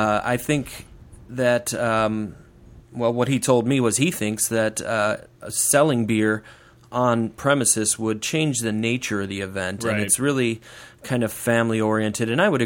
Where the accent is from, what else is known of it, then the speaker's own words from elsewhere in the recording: Chicago, Illinois, United States; born and raised in Chicago and just kind of grew up with that music.